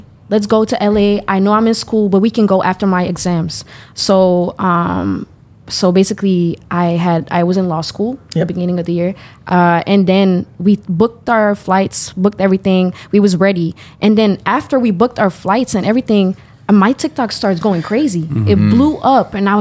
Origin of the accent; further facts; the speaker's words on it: Belgium; I'm 19 years old. I'm Moroccan. I was born and raised in Belgium.